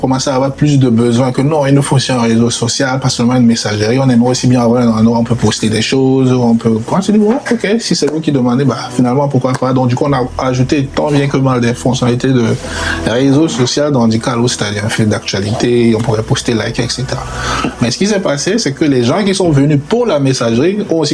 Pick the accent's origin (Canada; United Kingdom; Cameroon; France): Cameroon; je suis Camerounais. Il faut bien que j'essaie quelque chose au Cameroun.